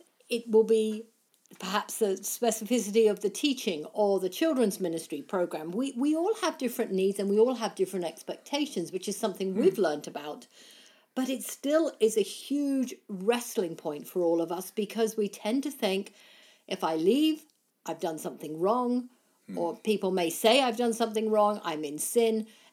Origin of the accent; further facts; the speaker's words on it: England, United Kingdom; I grew up in England